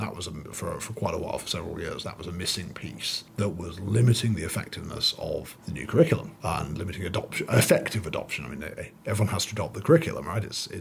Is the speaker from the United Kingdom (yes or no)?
yes; United Kingdom; I sometimes think we have an advantage being British in that we don't come from a free speech society, right?